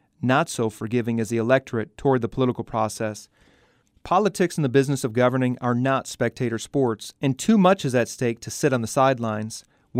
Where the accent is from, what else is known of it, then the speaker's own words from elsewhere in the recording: Green Bay, Wisconsin, United States; a horrendous last-second call cost my hometown Green Bay Packers a victory last Monday night.